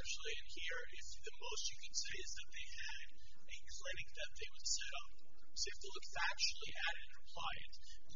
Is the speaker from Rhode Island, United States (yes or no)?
no; New York, United States; I'm originally from New York and I have the same problem.